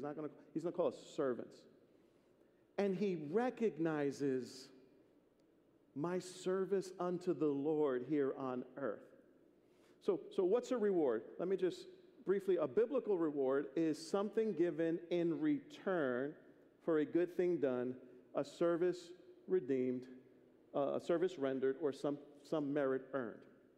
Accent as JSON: {"language": "English", "town": "Bronx", "region": "New York", "country": "United States", "tie": "born or raised there", "said": "Fourth grade, I grew up in the Bronx, and we had a graduation."}